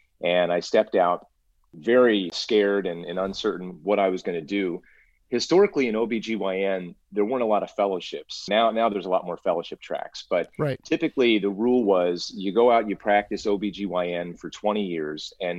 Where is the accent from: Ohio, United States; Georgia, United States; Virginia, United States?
Ohio, United States; Cincinnati; moved away as an adult; now in California, United States; Then I was back in my hometown, Cincinnati, for med school. Right around that time, I decided it was time to move out west.